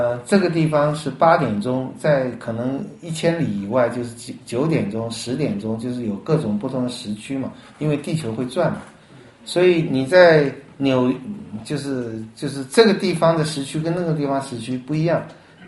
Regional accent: Taiwan; 有一年美国我们在台湾翻太空人，你们翻宇航员是吧？

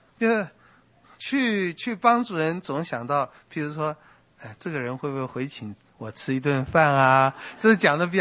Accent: Taiwan

